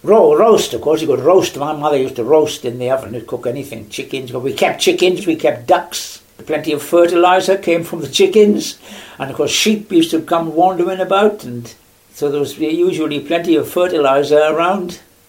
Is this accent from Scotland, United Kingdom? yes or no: no; Penwith, South West England, United Kingdom; born there; I was born in Penwith.